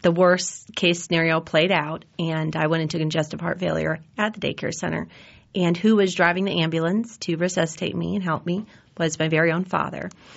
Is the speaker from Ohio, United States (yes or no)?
yes; Cleveland, Ohio, United States; born there; I was born in Cleveland, Ohio.